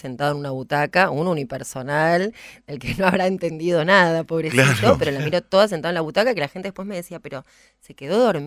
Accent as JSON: {"language": "Spanish", "country": "Argentina", "tie": "born or raised there", "also_born_or_lived": "Montevideo, Uruguay", "said": "Tengo mucha familia en Uruguay, o sea, claro, que amo Uruguay y trato de ir casi todos los años. Pero me crié en Argentina"}